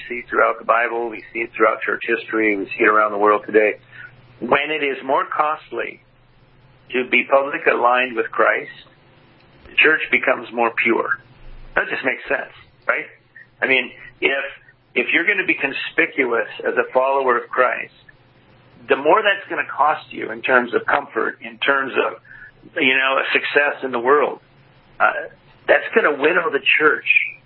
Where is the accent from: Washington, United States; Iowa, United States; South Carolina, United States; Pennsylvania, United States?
Washington, United States; Well, it's just like Washington, which is my home state.